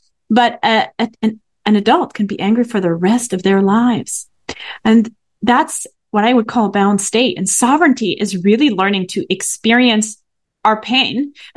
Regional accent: Paris, Île-de-France, France; So growing up in Paris sounds glamorous, but at least when I grew up there

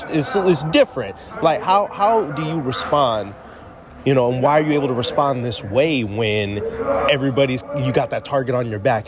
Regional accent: Midwest, United States; I'm from the Midwest originally though.

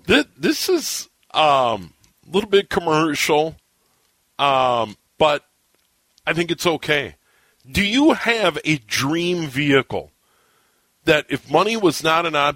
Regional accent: Minnesota, United States; also born or lived in St. Paul; You know, I was born in St. Paul, grew up in the suburbs. And my first radio job was in a small town in western Minnesota.

